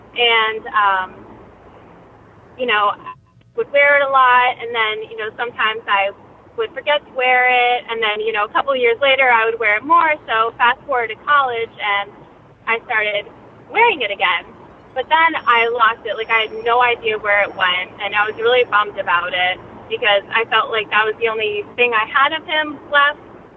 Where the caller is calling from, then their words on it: New Hampshire, United States; I'm calling from New Hampshire.